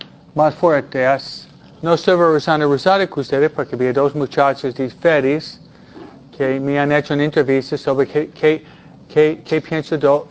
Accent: Mexico; now in United States; nosotros venimos de otro país y es una ofensa contra nosotros porque nosotros venimos de América Latina, México, muchos estamos aquí

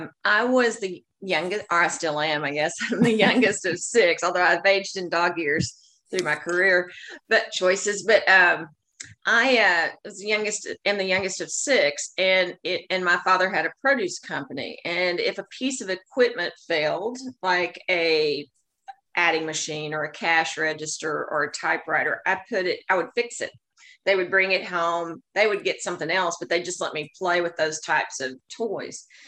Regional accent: Paris, Texas, United States; So fast forward to growing up in Paris, Texas, the second largest Paris in the world.

